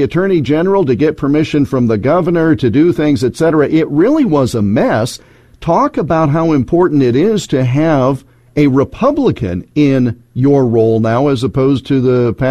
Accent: Iowa, United States; I want to tell you about a situation that we had in my home state of Iowa.

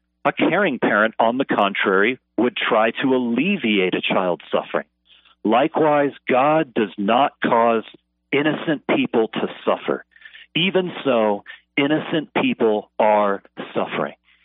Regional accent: Florida, United States; Back growing up in Florida, I had a number of friends who were Jehovah's Witnesses

